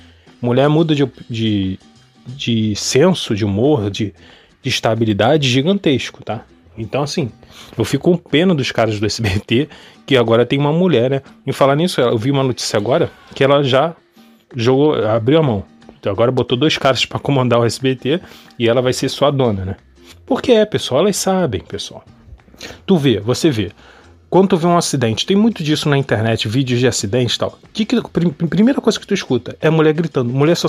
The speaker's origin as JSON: {"language": "Portuguese", "region": "Rio de Janeiro", "country": "Brazil", "said": "Como eu falei, eu sou do Rio de Janeiro."}